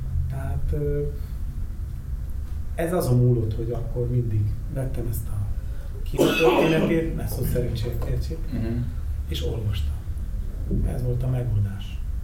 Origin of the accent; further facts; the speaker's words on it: Miskolc, Borsod-Abaúj-Zemplén, Hungary; miskolci gyerek vagyok